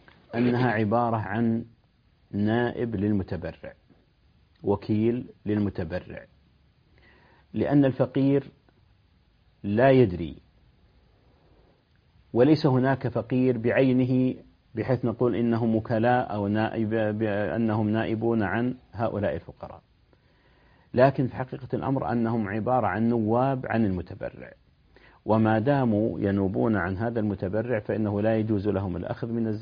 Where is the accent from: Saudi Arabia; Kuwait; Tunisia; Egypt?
Saudi Arabia; عندنا في المملكة العربية السعودية على سبيل المثال